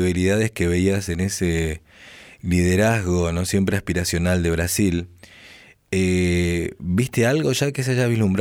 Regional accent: Argentina; como muchos argentinos

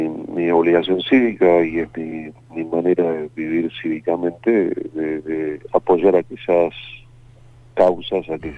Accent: Argentina; somos muchos los argentinos

